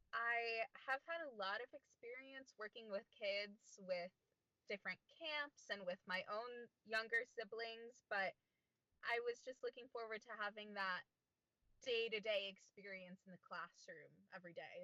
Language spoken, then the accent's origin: English; Hoffman Estates, Illinois, United States; So I am from Hoffman Estates, Illinois, and I am music ed.